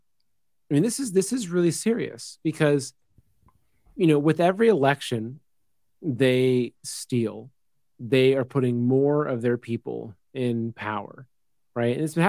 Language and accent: English; United States; we as the American people, it's like, we've got our Second Amendment, we've got our First Amendment for the most part